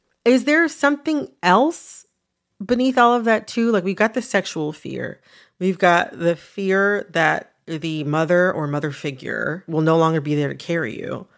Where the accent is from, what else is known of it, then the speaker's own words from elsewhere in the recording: United States; Like, I'm Black, I'm American.